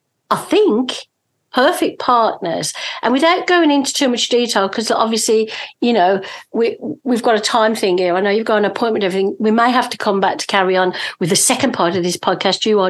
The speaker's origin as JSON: {"language": "English", "country": "United Kingdom", "said": "I'm a Brit, but I didn't watch English football anyhow."}